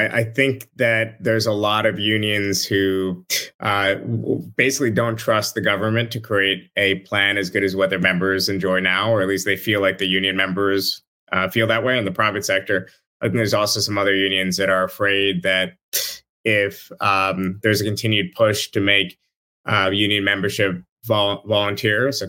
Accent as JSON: {"language": "English", "country": "United States", "tie": "born or raised there", "said": "not politics as we've known it growing up in the United States."}